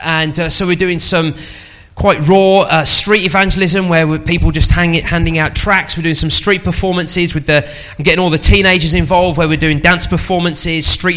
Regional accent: Birmingham, West Midlands, United Kingdom; I have a little bit of an accent, and I'm from Birmingham, and I hope it's not too strong though.

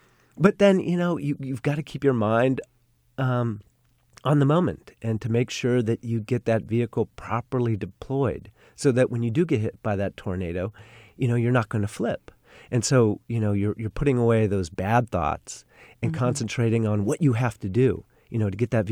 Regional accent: Los Angeles, California, United States; now in Sonoma, United States; I grew up in Los Angeles, and we've just, my family and I have recently moved to Sonoma.

